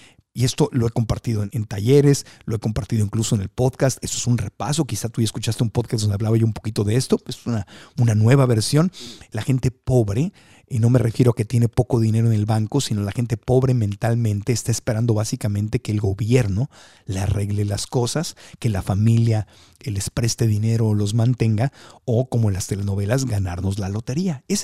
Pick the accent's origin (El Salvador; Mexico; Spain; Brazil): Mexico; Cuando yo creciendo en México, pues, yo veía a mi mamá y a las amigas de mi mamá